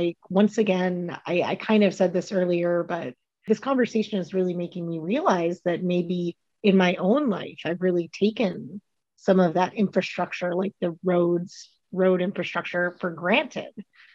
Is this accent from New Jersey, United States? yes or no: no; California, United States; now in Finland; growing up in California, like, yeah, there's dirt roads like in parks